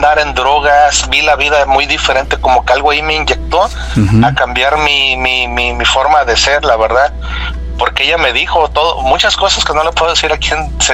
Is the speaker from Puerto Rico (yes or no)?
no; Mexico; Yo tenía a mi madre en México y un día, Nacho, yo soñé, pero yo siento que no era sueño, porque yo veía a mi pueblo